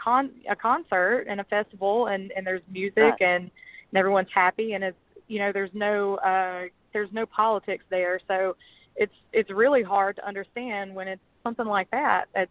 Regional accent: Franklin Creek, Mississippi, United States; I am from Franklin Creek, Mississippi.

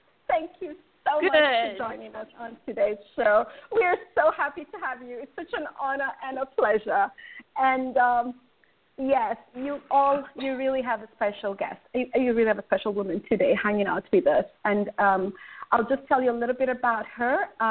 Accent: Kenya; Maybe because I'm Kenyan, and every time someone mentions environment, she always pops up.

